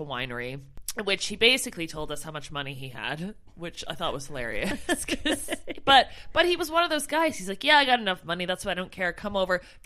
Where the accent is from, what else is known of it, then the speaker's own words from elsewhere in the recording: Canada; And I said to the lady, like, oh, you know, I'm from Canada.